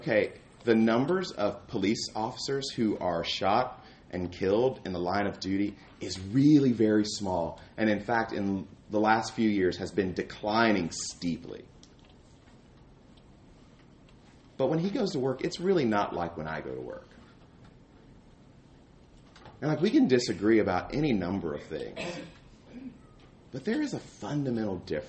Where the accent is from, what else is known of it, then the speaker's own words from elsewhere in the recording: Mississippi, United States; also born or lived in Atlanta; And so I grew up in Mississippi and Atlanta, and I have a certain experience with police officers.